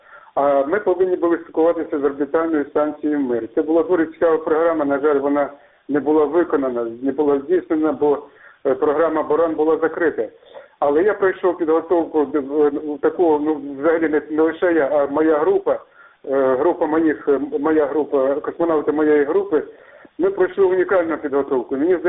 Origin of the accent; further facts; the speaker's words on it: Chernivtsi Oblast, Ukraine; also born or lived in Russia; Я переїхав з Росії в Україну, я родом з України, з Буковини.